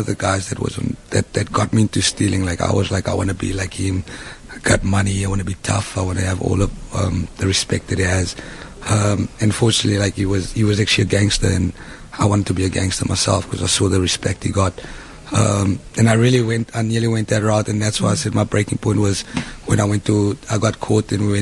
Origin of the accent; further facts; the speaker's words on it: Manenberg, Western Cape, South Africa; also born or lived in Mitchells Plain; I was born in Manenberg. I'm sorry, born in Mrs. Plain and then moved to Manenberg.